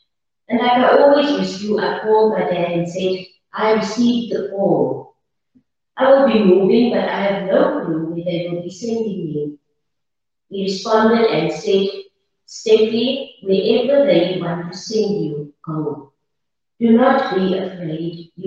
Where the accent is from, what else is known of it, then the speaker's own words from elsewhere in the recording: Mossel Bay, Western Cape, South Africa; I was born and raised in Mossel Bay, ordained into the priesthood on the 1st of December 2019. I'm the eldest of two children born